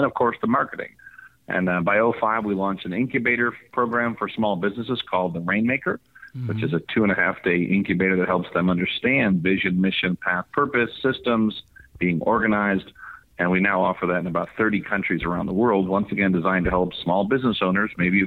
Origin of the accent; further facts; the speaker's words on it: Chicago, Illinois, United States; So my journey was, first of all, born and raised in Chicago